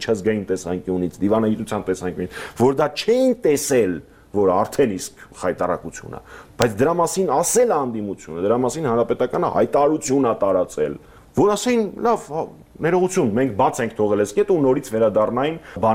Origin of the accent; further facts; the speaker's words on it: Armenia; ծնվել եմ եւ մեծացել եմ Հայաստանում եւ գիտեմ ով է իմ հարևանը